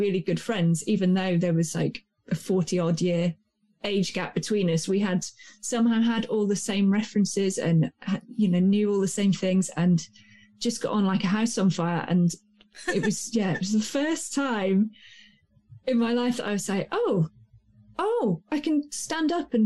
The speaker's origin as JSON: {"language": "English", "region": "East of England", "country": "United Kingdom", "tie": "born or raised there", "accent": "Suffolk", "said": "because I'm originally from Suffolk, which is quite a rural area, and I'd sort of dropped my accent when I went to university, because it's the Suffolk accent is quite a country bumpkin kind of accent."}